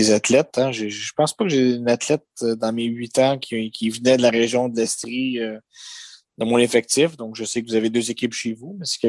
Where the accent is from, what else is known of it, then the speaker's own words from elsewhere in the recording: Portugal; je suis portugais